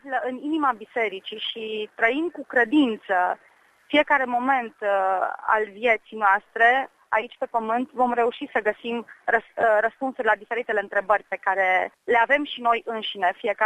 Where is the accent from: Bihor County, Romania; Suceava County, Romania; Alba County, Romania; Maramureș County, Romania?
Bihor County, Romania; Oradea; din Oradea și împreună cu soțul meu am venit să participăm la această întâlnire mondială.